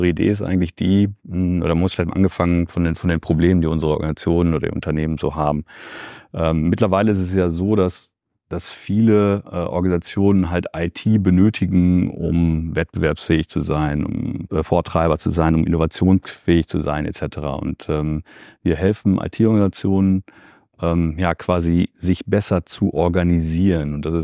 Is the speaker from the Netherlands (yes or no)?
no; Verl, North Rhine-Westphalia, Germany; also born or lived in Bielefeld; Geboren in Bielefeld, aufgewachsen tatsächlich in Verl. Ja, und hab da bis zum Studium gelebt